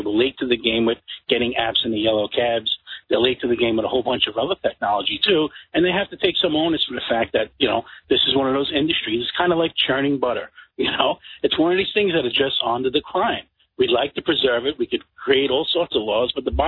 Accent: Brooklyn, New York, United States; I'm a New Yorker. I support the yellow. Listen, I'm a Brooklyn guy. I support the yellow cabs.

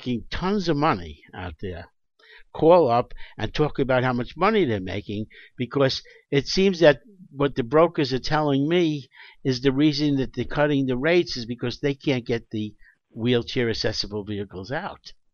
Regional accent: New York, United States; I grew up near Remsen and Utica. Okay, if anybody out there knows that corner, Remsen and Utica.

